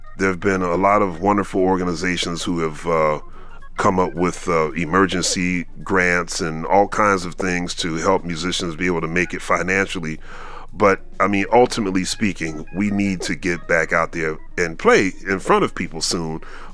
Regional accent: Philadelphia, Pennsylvania, United States; We were both born and raised in Philadelphia, and when I was coming up in high school, Wallace was one of the premier trumpeters in jazz

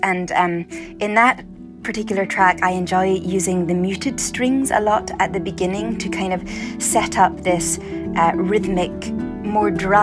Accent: Edinburgh, Scotland, United Kingdom; I grew up in Edinburgh, Scotland. My father's Scottish, but my mother's Irish from Tipperary

